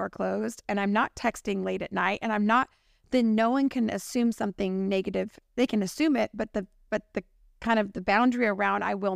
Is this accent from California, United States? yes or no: yes; California, United States; as a Californian, which we are